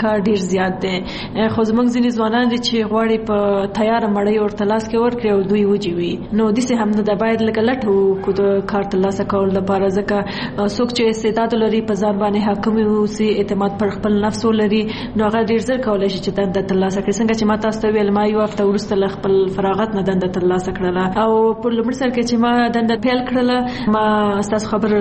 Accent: Kunar, Afghanistan; زه د کونړ ولایت نه یم

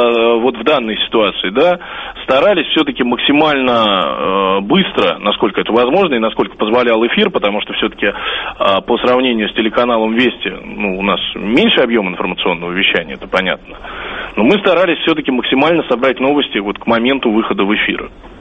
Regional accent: Moscow, Russia; Вот, остался в Москве, да, я просто, я сам родом из Москвы

